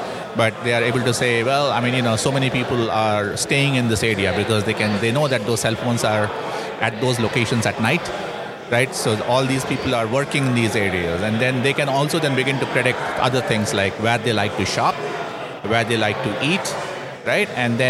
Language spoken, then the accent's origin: English; the South, United States; accent: southern; My kids grew up here. And yeah, I probably you can tell from my southern accent